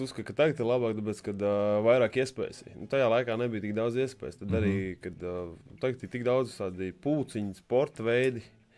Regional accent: Liepāja, Kurzeme, Latvia; Es dzimis un audzis Liepājnieks.

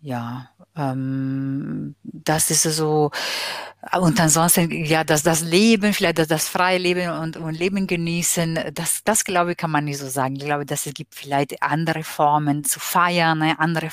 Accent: Italy; German is a second language; now in Germany; Also wir leben anders, wir sind mehr, vielleicht lockerer, können mehr das Leben genießen

